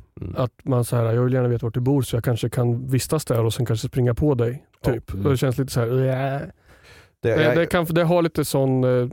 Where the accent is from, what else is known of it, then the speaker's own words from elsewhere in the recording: Sundsvall, Västernorrland County, Sweden; also born or lived in Gothenburg; Nej, uppväxt i Sundsvall.